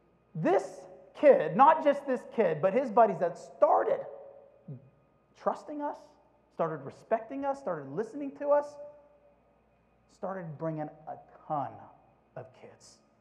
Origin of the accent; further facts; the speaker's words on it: Youngstown, Ohio, United States; born there; he found out that I was born in Youngstown, Ohio.